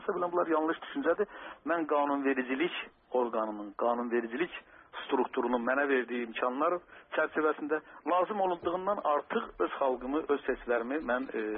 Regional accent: Lankaran, Lankaran District, Azerbaijan; Birincisi, mən Lənkəran kəndində doğulmuşam. Anadan gəlmə, sırf Lənkəranlıyam. İkincisi, mən Lənkəran problemlərini çox yaxından bilirəm. Uzun müddət Lənkəranda işləmişəm. 15 yaşında mən rəsmi fəhlə işləmişəm

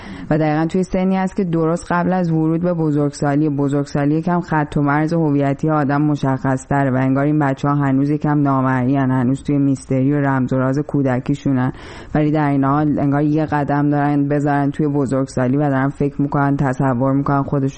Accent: Iran; moved away as an adult; now in Chicago, United States; بعد که از ایران اومدم شروع کردم تحصیل توی شیکاگو، SAIC، مدرسه انستیتوی هنری شیکاگو.

